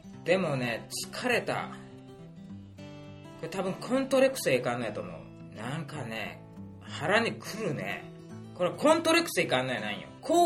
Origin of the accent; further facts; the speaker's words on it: Matsuyama, Ehime, Japan; 松山生まれの松山育ちの … にはちょっと合わん。